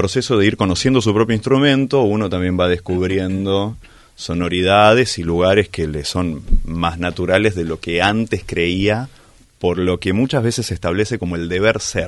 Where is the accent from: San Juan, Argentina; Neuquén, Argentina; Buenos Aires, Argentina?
San Juan, Argentina; Estoy en San Juan. Yo soy de San Juan.